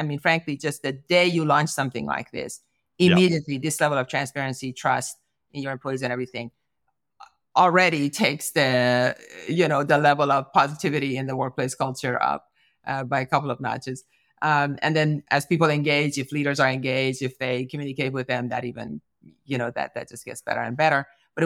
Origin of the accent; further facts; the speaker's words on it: California, United States; And then after I left the organization to come back to my home state in California, it started unraveling